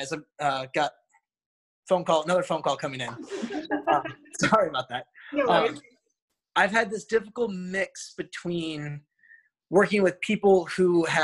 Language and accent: English; Omaha, Nebraska, United States; I'm actually from Omaha, Nebraska, and I went to Creighton University.